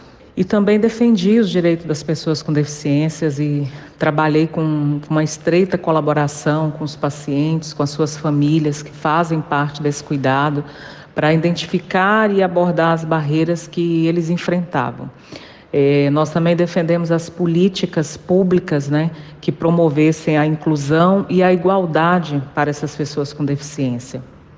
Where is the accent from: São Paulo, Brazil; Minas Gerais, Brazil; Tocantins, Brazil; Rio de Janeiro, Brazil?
Tocantins, Brazil; Eu sou natural do estado do Goiás, que depois da divisão ali resultou na criação do mais novo estado da Federação Brasileira, né, o estado de Tocantins, o antigo norte de Goiás.